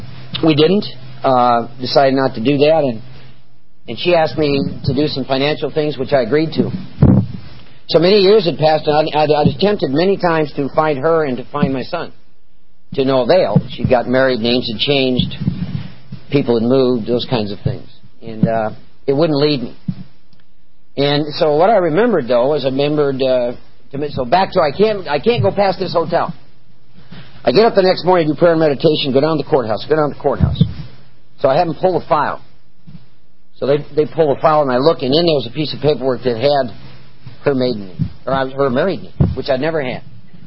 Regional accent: Iowa, United States; I was born and raised in Iowa. I know about work.

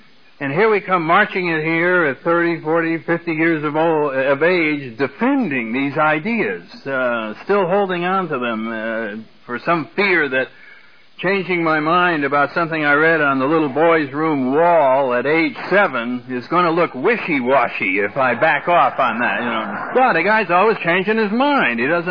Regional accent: New England, United States; now in California, United States; I come from New England, and it's ironic. Here we are out in the beautiful coast of California

